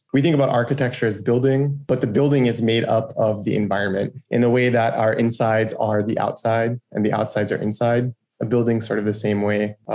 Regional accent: Kahului, Hawaii, United States; I grew up in Kahului, and the place where I lived had like an association without recycling.

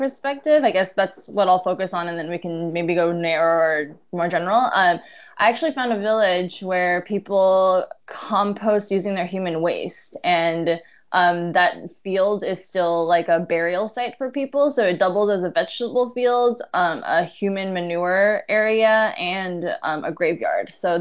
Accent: United States; now in Hong Kong; So I'm an American journalist currently based out of Hong Kong.

